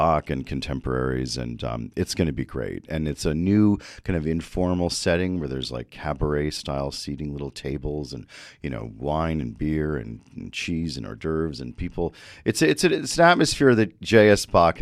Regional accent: Connecticut, United States; because I'm from Connecticut, I'm therefore a snob

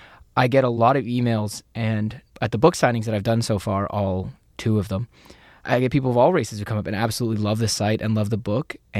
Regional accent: Canada; I'm Canadian too

